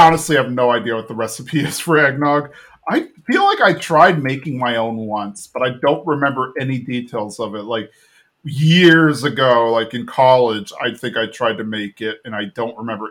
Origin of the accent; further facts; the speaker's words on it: San Antonio, Texas, United States; I grew up in San Antonio where at a time, I don't know how it is now.